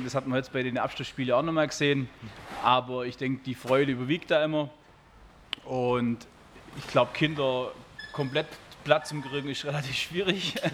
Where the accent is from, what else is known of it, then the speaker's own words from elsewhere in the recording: Söflingen, Baden-Württemberg, Germany; ich komme aus Söflingen, ich kenne das selber schon jahrelang